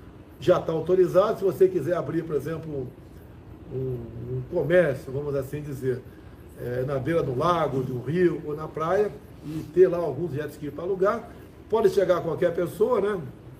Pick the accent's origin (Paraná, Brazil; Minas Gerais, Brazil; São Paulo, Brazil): São Paulo, Brazil; Eu, por exemplo, sou lá da região do Vado Ribeira, Rio Ribeira de Guapa.